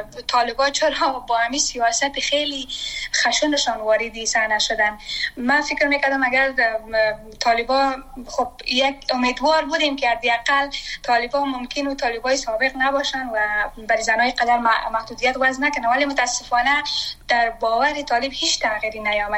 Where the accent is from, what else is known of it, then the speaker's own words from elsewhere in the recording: Afghanistan; مثلا من شخصا آرزویی را ندارم که وطنم ترک کنم، من سرمایه وطنم هستم، من اونجا درس خواندیم.